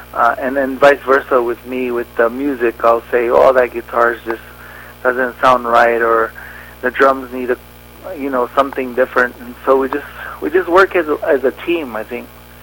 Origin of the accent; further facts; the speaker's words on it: New Mexico, United States; I grew up right here in the Pueblo villages of New Mexico.